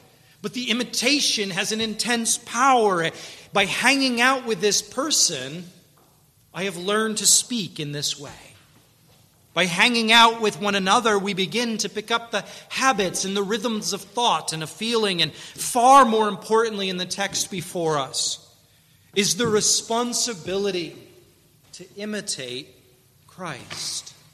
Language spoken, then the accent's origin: English; New York, United States; moved away; also born or lived in Pennsylvania; I remember when I moved away from New York and lived in Pennsylvania, my accent began to flatten out into the Midwest tones.